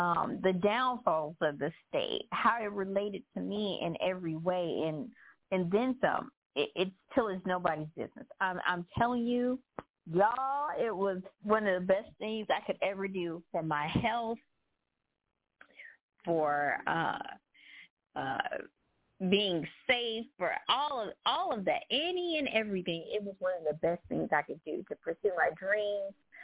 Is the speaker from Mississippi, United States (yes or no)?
no; Memphis, Tennessee, United States; I first started, of course, where I was born in my hometown of Memphis, Tennessee. But let's just say I'm a Southern girl with Cali ways.